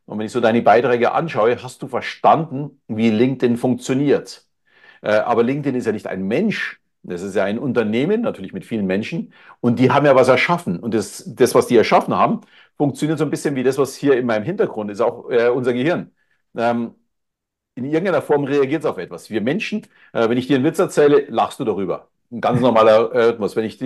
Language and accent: German; Bavaria, Germany; Ich bin zwar katholisch als Bayer natürlich erzogen worden, also jetzt nicht so als Riesenkirchgänger, aber ich war sogar mal kurzzeitig Ministrant.